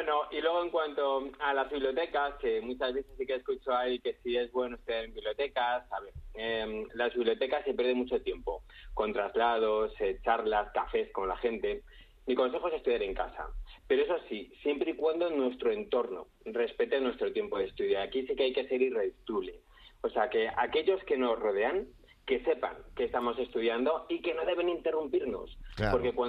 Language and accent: Spanish; San Lorenzo de El Escorial, Community of Madrid, Spain; y yo soy de San Lorenzo de Escorial, tenía ahí mi habitación enfrente de un bosquecito